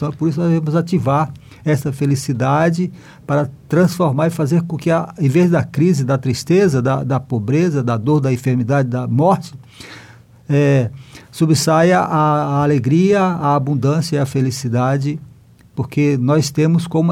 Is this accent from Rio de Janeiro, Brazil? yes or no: no; Tarauacá, Acre, Brazil; now in Maranhão, Brazil; eu sou natural do Acre, lá de Tarauacá. Nasci na beira do rio Jaú e na fronteira com o Peru. Vim para o Maranhão e aqui me instalei e fiquei por 30 anos distante da minha mata